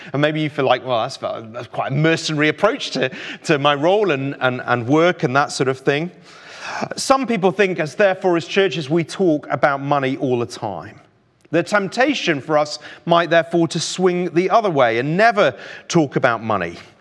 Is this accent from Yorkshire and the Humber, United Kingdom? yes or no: yes; Yorkshire and the Humber, United Kingdom; I'm sorry, I'm from Yorkshire, can't help it.